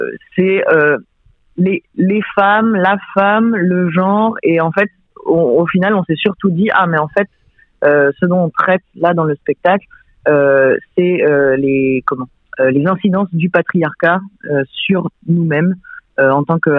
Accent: Reims, Grand Est, France; Moi, déjà, je suis originaire de Reims.

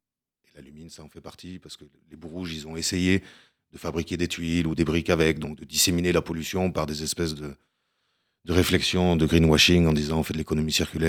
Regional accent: Gardanne, Provence-Alpes-Côte d'Azur, France; à côté de chez moi, là où j'ai grandi, à Gardanne

